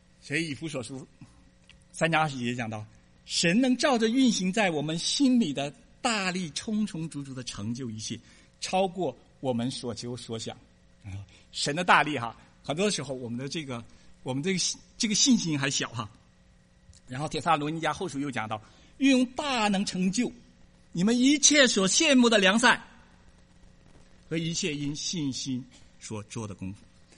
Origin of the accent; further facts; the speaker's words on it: China; 撒谎的时候，我们在大陆长大的